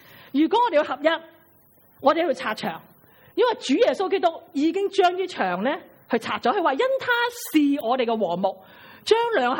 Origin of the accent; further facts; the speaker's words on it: China; 我哋中国人叫自己人啦